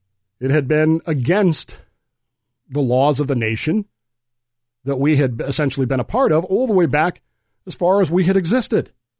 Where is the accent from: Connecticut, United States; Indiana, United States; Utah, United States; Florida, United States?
Utah, United States; I've been to Utah. I grew up in Utah.